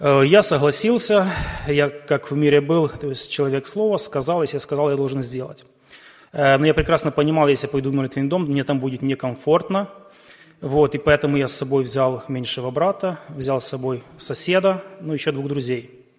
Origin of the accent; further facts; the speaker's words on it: Ukraine; Я с Украины.